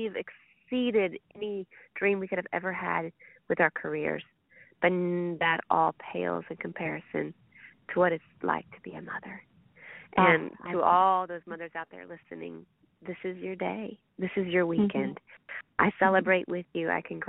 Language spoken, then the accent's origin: English; Indiana, United States; Okay. Well, I'm from Indiana, of course